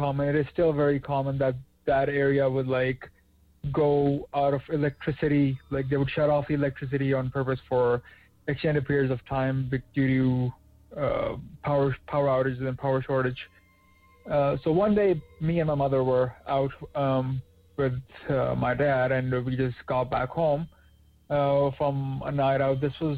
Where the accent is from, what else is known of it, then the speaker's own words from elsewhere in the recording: Pakistan; I was still in my home country of Pakistan. And usually you lived in like a very rural area, very urban area actually, where it was extremely commercial